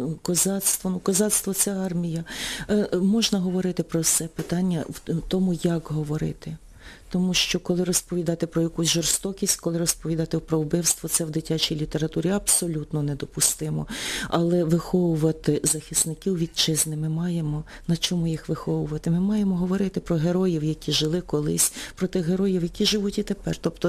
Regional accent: Chernivtsi Oblast, Ukraine; born there; Я народилася на Буковині. Батьки – звичайні селяни.

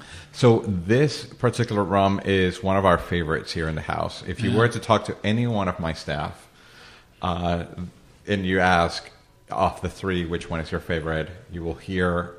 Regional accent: Venezuela; I come from Venezuela, and part of the history of our country

